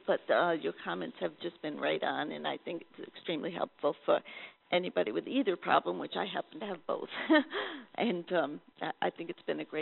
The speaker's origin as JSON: {"language": "English", "region": "Rhode Island", "country": "United States", "said": "Rhode Island."}